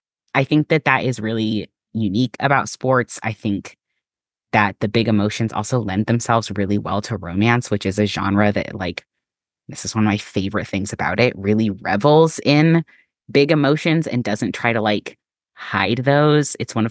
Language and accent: English; Oregon, United States; I'm from Oregon, and really, like, the Mariners are the only team up there, even though they're obviously not in Oregon.